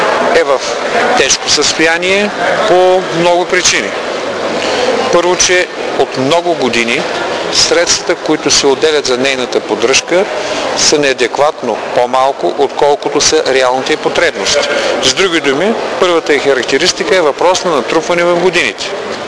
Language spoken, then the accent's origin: Bulgarian; Varna, Varna Province, Bulgaria; Тук мога да добавя и личното си убеждение, че като варненец